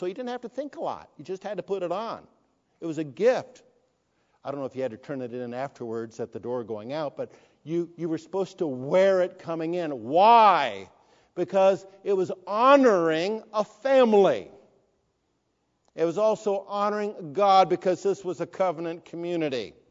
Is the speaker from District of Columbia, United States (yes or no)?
no; Newport Beach, California, United States; Just to remind you, I grew up in Newport Beach. I grew up paddle boarding on the Back Bay and was basically barefoot most of the time.